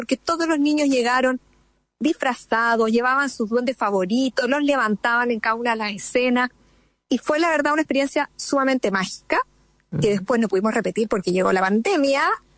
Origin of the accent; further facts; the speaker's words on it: Santiago, Santiago Metropolitan Region, Chile; de lo que somos los santiaguinos